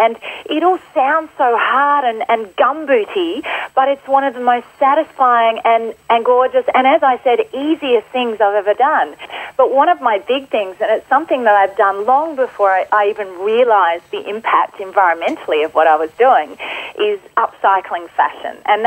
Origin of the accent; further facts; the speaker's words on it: Sydney, New South Wales, Australia; now in Queensland, Australia; I live at the moment in Queensland, and I'm from Sydney originally